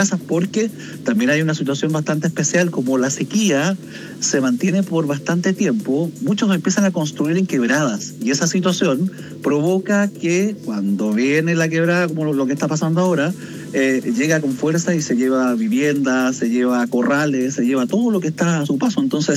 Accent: Andacollo, Coquimbo, Chile; Fíjese que yo lo viví el año 84, 87, pero era un niño. Yo soy de Andacoyo

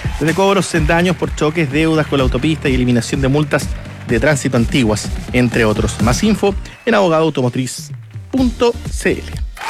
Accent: Punta Arenas, Magallanes, Chile; Ah, somos de la misma ciudad.

